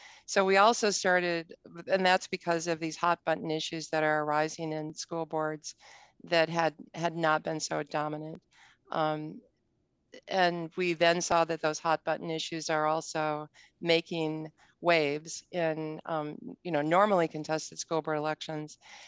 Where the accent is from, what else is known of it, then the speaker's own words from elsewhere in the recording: Wisconsin, United States; I grew up in Wisconsin. I live here. I love Wisconsin.